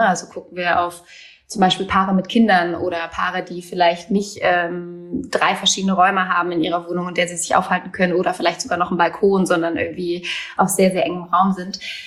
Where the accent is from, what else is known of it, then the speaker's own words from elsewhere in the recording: Cologne, North Rhine-Westphalia, Germany; now in Berlin, Germany; wir sind ja eigentlich aus Köln. Also wir haben ja in Köln gegründet und auch lange in Köln gelebt. Und wir sind jetzt gerade noch vor den Beschränkungen super spontan und ich sag mal deutlich eher als geplant noch schnell nach Berlin gezogen.